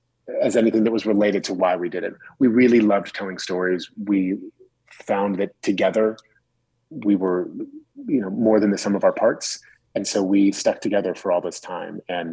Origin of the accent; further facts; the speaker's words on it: Virginia, United States; when I grew up in Virginia.